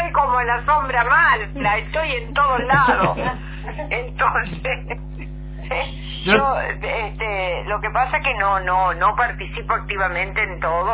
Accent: Mexico; por el momento estoy aquí quietita en mi país.

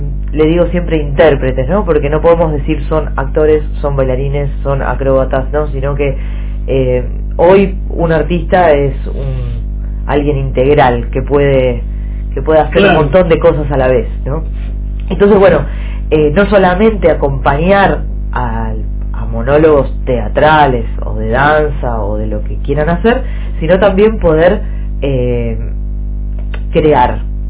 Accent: Mar del Plata, Buenos Aires Province, Argentina; moved away; Entonces yo trabajo mucho esa idea de por qué me fui de Mar del Plata en su momento, y por qué no volví, porque podría haber vuelto y no.

